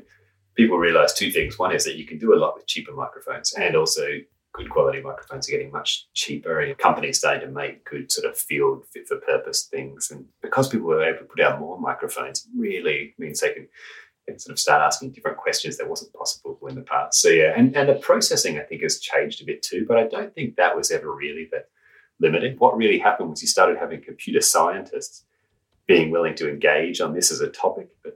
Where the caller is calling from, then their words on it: Brisbane, Queensland, Australia; I'm talking from Brisbane, Australia.